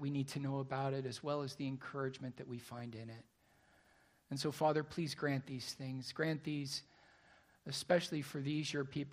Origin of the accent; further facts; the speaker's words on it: Laguna Niguel, California, United States; I grew up in Laguna Niguel. I've lived here. Well, I came here to Laguna Niguel as I was entering the fourth grade in 1977.